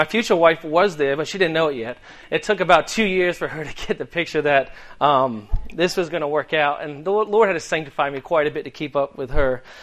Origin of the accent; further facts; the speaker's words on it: Seaford, Delaware, United States; accent: Boston; I grew up in Seaford, Delaware. If you hear, I can't say my R's half the time. My mother is from Boston, so I picked up her accent as a young lad